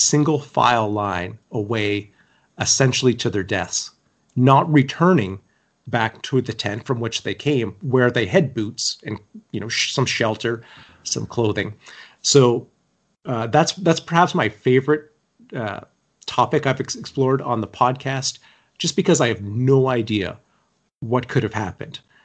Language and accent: English; London, Ontario, Canada; Lucan, Ontario, very close to my hometown of London, Ontario.